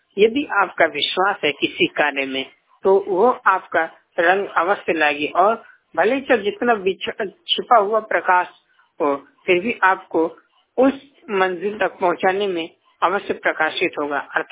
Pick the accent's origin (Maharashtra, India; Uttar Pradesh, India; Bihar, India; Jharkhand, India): Uttar Pradesh, India; Banda; और मैं उत्तर प्रदेश के बांदा जनपद का रहने वाला हूँ